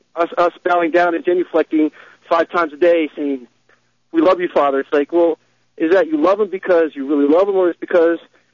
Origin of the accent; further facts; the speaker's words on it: United States; It doesn't seem like me, as an American, my interests are being represented.